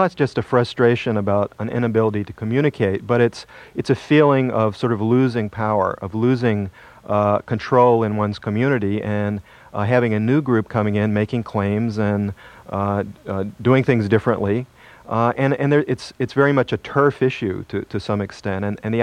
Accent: Washington, District of Columbia, United States; In my hometown of Washington, D.C., recently, we had an incident

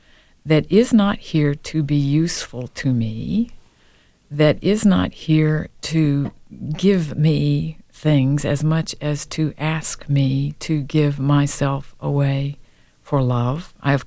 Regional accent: the South, United States; But I am a Southerner

